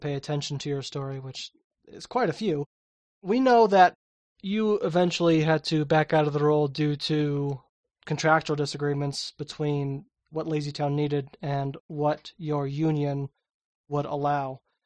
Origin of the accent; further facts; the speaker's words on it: United States; as an American, it is unacceptably short.